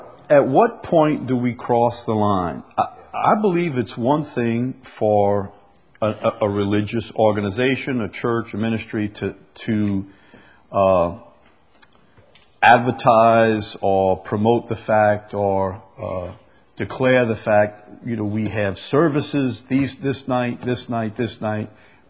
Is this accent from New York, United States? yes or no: no; Chalmette, Louisiana, United States; I'm from Chalmette. How uppity can we be?